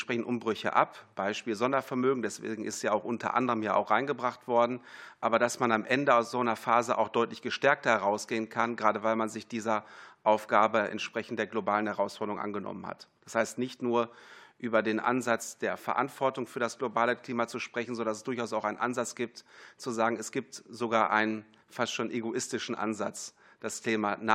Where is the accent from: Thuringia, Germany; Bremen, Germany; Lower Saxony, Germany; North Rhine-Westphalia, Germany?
North Rhine-Westphalia, Germany; ich komme aus dem Ruhrgebiet selber